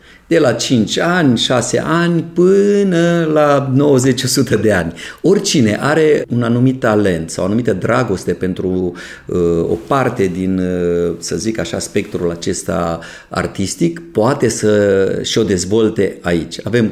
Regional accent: Căianu Mic, Bistrița-Năsăud, Romania; s-a născut chiar în satul meu, la Căianu Mic

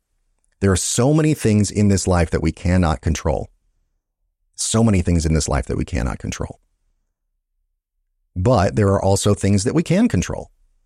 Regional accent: Georgia, United States; then Georgia, yay, my home state

